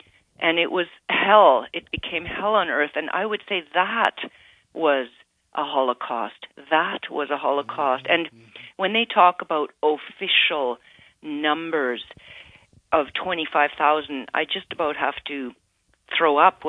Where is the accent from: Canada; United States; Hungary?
Canada; And I was born and raised in Canada.